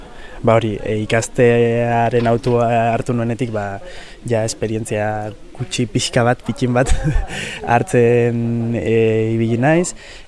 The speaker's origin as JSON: {"language": "Basque", "town": "Ermua", "region": "Basque Country", "country": "Spain", "said": "Ni ermuarra naiz, txikitatik ikasi dute euskeraz, eskolan, etxean ere naiz eta etxean haiek ondo ez jakin beti transmititu didate euskera."}